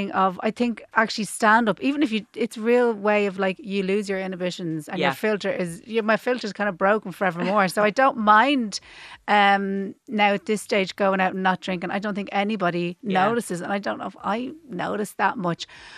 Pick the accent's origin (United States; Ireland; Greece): Ireland; But look, I'm still Irish. I still hate myself.